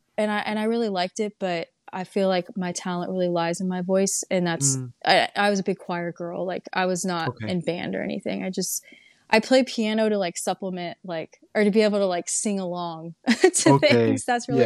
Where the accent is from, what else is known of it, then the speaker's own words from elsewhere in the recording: Texas, United States; now in New Orleans, United States; So was very much in the Aggie culture growing up in Texas, was my experience. So very different to be here in New Orleans now.